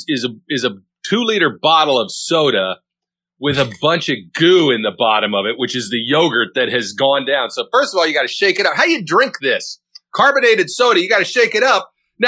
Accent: Ohio, United States; now in New Jersey, United States; Well, I'm from Ohio. I agree with you. It's pop. It was pop growing up my entire life. But I'm now out here in the evil hinterlands of New Jersey, and it's soda out here.

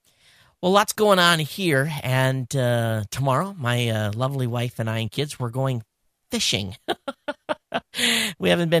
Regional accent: Coldwater, Michigan, United States; those of you that are within striking distance of Coldwater, Michigan, going to be going back to my hometown after my visit to Ford.

